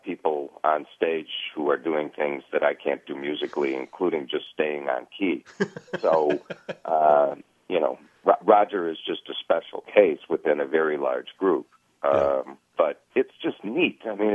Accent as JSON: {"language": "English", "region": "Illinois", "country": "United States", "tie": "born or raised there", "said": "my home state of Illinois abolished capital punishment"}